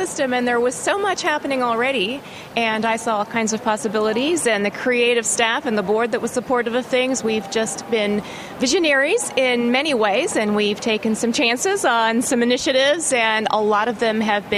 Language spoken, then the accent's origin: English; Midwest, United States; also born or lived in San Francisco Bay Area; Actually, I'm from the Midwest.